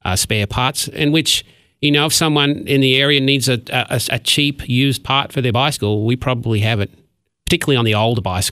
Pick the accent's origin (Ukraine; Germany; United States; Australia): Australia; I'm Australian.